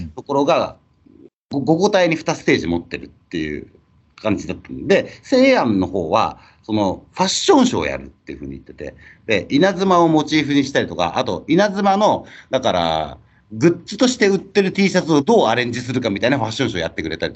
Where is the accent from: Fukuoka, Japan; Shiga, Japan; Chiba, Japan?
Shiga, Japan; 地元の滋賀県にキャンパスがある大学生たちに、